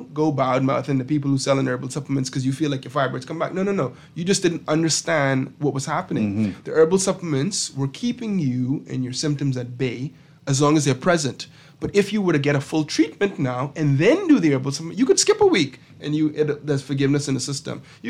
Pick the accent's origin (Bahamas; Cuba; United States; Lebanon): Bahamas; I'm from the Bahamas.